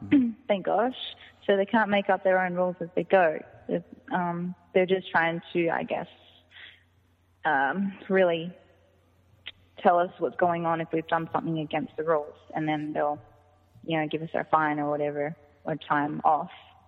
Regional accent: Australia; also born or lived in United States; And my family on my mother's side lived in America. So I really wanted to take the opportunity to come and spend time with them because I grew up with them before I went back to Australia when I was younger.

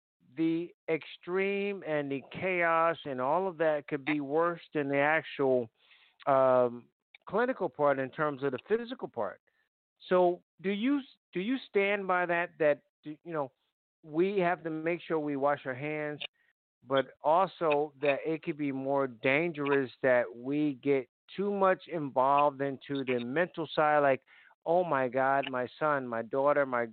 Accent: Connecticut, United States; she's from Connecticut, my home state, New Haven, Connecticut.

